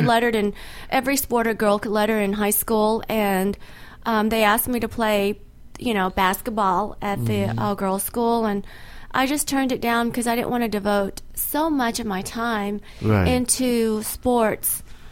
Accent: the South, United States; You know, growing up in the South, we never had snow.

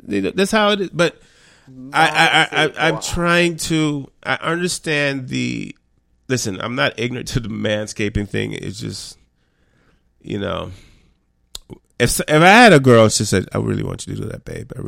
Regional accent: Jamaica; I'm Jamaican. It's just a yard thing.

